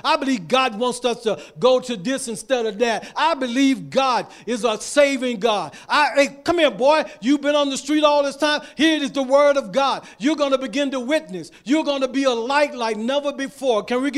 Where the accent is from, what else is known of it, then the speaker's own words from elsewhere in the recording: Florida, United States; I'm from Florida. I never had a saw in my hand, a hammer in my hand, never drove a nail.